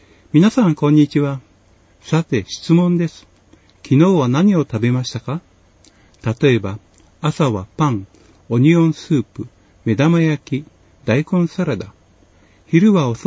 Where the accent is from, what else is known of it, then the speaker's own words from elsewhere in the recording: Shimosuwa, Nagano, Japan; 私は下諏訪町に生まれ育ちました。